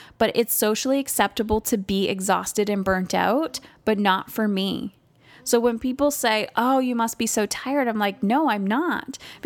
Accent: Windsor, Ontario, Canada; It's going to be held here in my hometown in Windsor, Ontario.

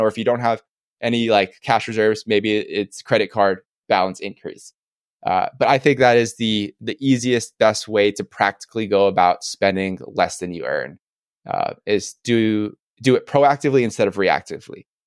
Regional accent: Kaneohe, Hawaii, United States; I grew up in Kaneohe, Kahalu on Oahu, which is like a little bit more rural country.

